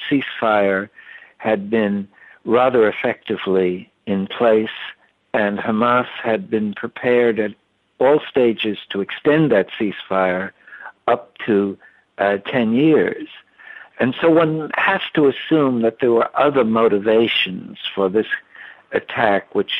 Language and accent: English; United States; And it's something I regret very much as an American, seeing my government engaged in such a such policies.